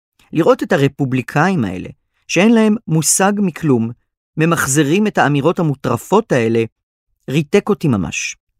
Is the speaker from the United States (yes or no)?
yes; Atlantic City, New Jersey, United States; גדלתי באטלנטיק סיטי, ניו ג'רזי. רוב השנה הבתים סביבנו עמדו ריקים, ובקיץ הם היו מתמלאים ביהודי פילדלפיה העשירים.